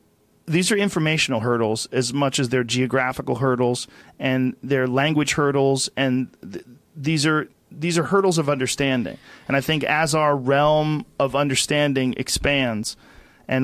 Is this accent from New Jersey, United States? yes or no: yes; New Jersey, United States; born there; the random chance that you were born in Maryland and I was born in New Jersey.